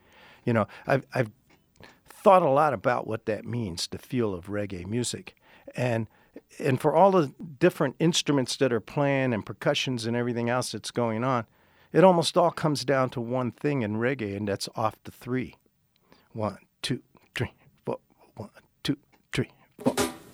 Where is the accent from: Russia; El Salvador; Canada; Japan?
Japan; I spent so much time growing up in Japan